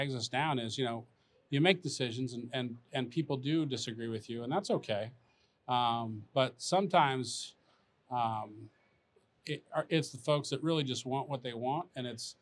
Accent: Lincoln, Nebraska, United States; You know, I grew up in Lincoln, Nebraska, in a part of Lincoln that was very, very poor.

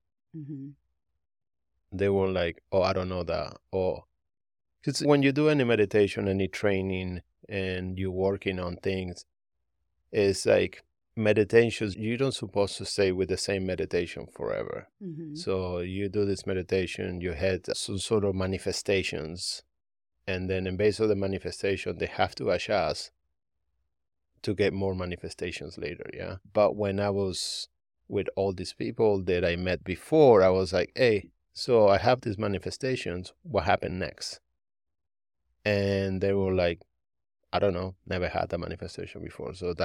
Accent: Buenos Aires, Argentina; moved away as an adult; now in California, United States; I grew up in Argentina. Buenos okay. Aires, Argentina.

